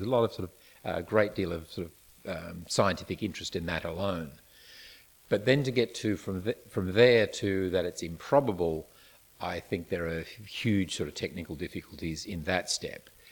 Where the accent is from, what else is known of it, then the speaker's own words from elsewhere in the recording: Australia; nothing so special about that except for the fact that I am Australian.